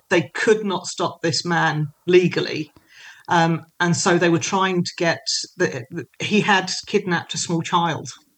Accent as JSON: {"language": "English", "region": "South East England", "country": "United Kingdom", "tie": "born or raised there", "said": "I grew up in Kent and so I know London."}